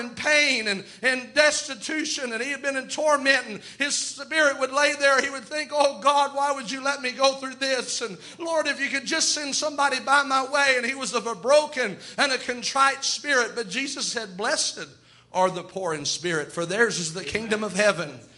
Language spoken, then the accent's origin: English; United States; Yet I can't remember it, but because I'm an American, I was represented there.